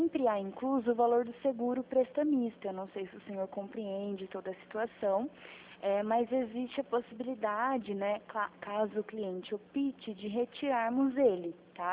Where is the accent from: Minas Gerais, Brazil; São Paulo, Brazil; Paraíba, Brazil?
São Paulo, Brazil; Araras; Eu moro, né? Na verdade, minha cidade natal é Araras. É 1 hora, de Campinas.